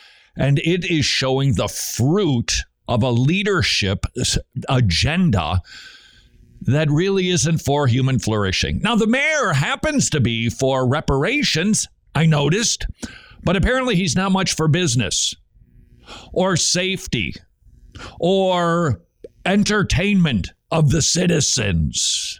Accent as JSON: {"language": "English", "town": "St. Paul", "region": "Minnesota", "country": "United States", "tie": "born or raised there", "said": "We flew from Atlanta to St. Paul, mostly event-free. Very glad to be back in my hometown, which is a mess, frankly. We stayed in downtown St. Paul."}